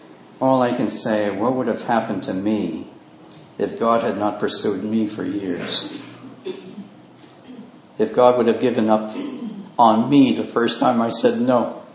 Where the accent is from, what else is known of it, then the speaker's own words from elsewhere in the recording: Canada; And you say, sir … I come from Canada. I write a Christian paper for railroad employees.